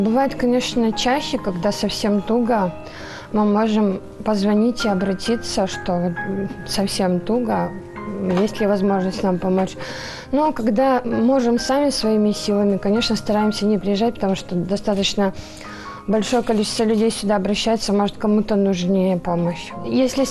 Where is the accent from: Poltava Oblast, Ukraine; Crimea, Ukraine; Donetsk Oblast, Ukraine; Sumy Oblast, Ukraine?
Donetsk Oblast, Ukraine; moved away; мы приехали из Украины, из Донецкой области.